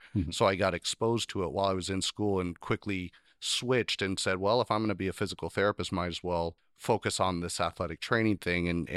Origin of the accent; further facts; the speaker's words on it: Owako, Washington, United States; I grew up in Owako, Washington. I graduated from high school there and then went off to Pacific University, came back